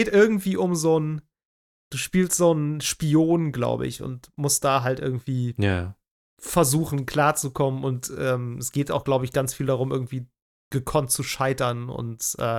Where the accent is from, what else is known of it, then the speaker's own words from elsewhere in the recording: North Rhine-Westphalia, Germany; bei dem kleinen Segelflughafen, der bei mir, wo ich herkomme, vom platten Land in Nordrhein-Westfalen.